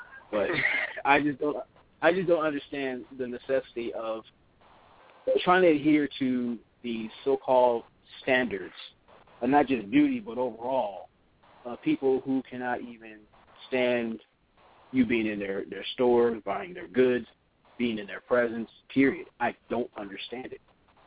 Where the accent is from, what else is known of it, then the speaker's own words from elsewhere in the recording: Indianapolis, Indiana, United States; I was raised in Indiana and Indianapolis.